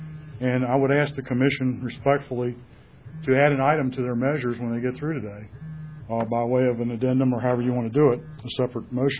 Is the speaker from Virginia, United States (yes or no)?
yes; Pocosin, Virginia, United States; I'm from Pocosin, Virginia.